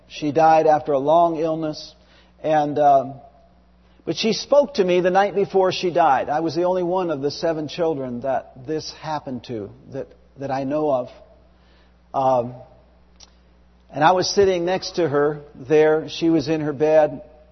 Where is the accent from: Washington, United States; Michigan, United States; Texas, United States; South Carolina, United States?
Washington, United States; Seattle; filled with the Holy Spirit in a Catholic church in Burien, Washington, just not far from here, because I was raised in Seattle.